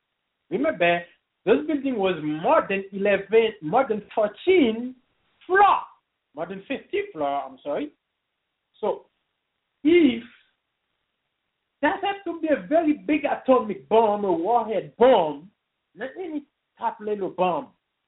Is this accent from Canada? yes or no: no; Haiti; English is a second language; moved away; That was the first time out when I come from Haiti.